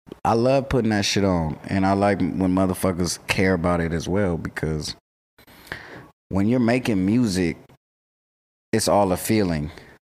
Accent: Long Beach, California, United States; I'm from Long Beach, man. We wear tank tops and ride lowriders and smoke weed wherever we want, man.

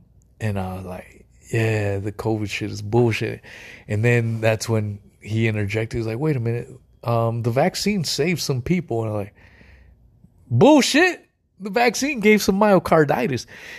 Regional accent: West Coast, United States; And in my mind, again, I'm originally from the West Coast. I suppose Florida is the South, but it's a different kind of South. Now I'm in North Carolina and South Carolina and shit, and that's the fucking South.

